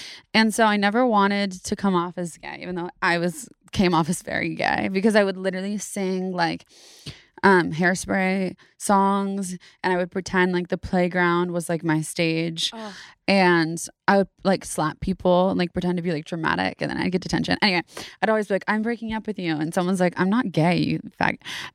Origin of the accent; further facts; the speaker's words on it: Davis, California, United States; also born or lived in San Francisco; Grew up in Davis, California.